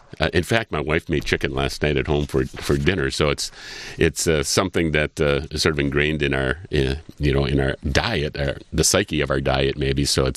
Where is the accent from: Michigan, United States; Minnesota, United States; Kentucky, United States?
Michigan, United States; Frankenmuth; I was brought up right in Frankenmuth, and spent a lot of time in the restaurant